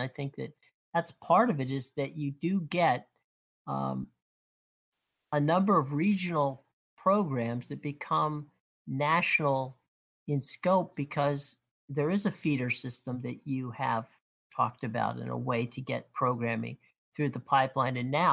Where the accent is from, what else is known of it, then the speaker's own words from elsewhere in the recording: Pittsburgh, Pennsylvania, United States; I grew up in the Pittsburgh area at the time when Mr. Rogers was just actually starting.